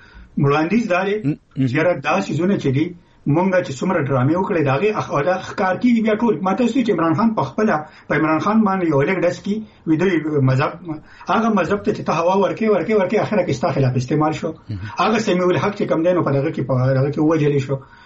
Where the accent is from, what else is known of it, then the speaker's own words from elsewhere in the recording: Khyber Pakhtunkhwa, Pakistan; مونږ د پښتونخوا یو